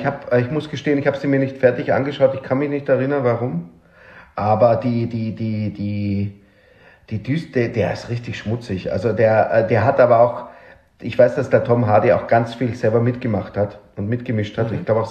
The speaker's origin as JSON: {"language": "German", "region": "Vienna", "country": "Austria", "tie": "born or raised there", "said": "was sozusagen Wien mir schenkt, meine Heimatstadt mir schenkt"}